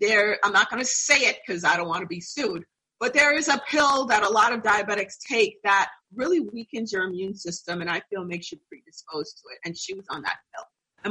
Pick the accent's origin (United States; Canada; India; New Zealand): United States; New York; because I grew up in New York. And I know for a fact that facility was always a mess.